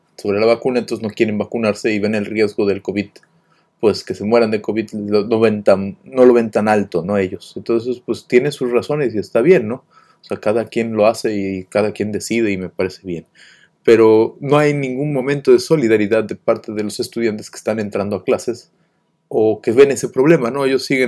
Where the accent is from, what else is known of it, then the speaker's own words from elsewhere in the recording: Mexico; moved away; Me gusta saber qué pasa en México, porque bueno, pues es de donde vengo